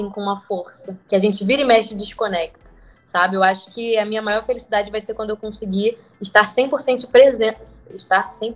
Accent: São Gonçalo, Rio de Janeiro, Brazil; eu sou nascida e criada em São Gonçalo, e meus pais melhoraram a condição financeira deles nesse tempo, e hoje eu moro em Botafogo.

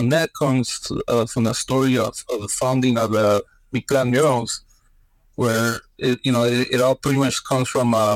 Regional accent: Mexico; also born or lived in Los Angeles; now in United States; that's my first memories, is growing up in Mexico and then in the projects, which was in Boyle Heights.

